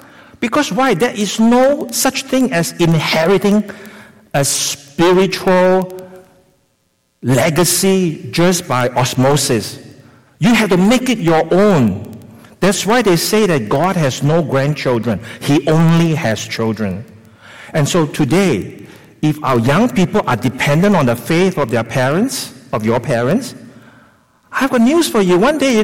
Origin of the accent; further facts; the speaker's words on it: Singapore; I'm from Singapore. I'm still a Singapore citizen.